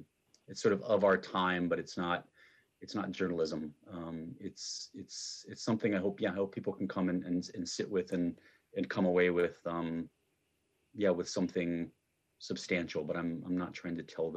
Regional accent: Iowa, United States; anywhere in the Midwest that I grew up in Iowa

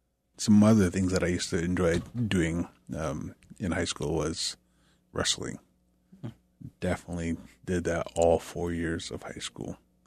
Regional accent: Hoonah, Alaska, United States; also born or lived in Kake; Huna and Kik. Those are places I grew up.

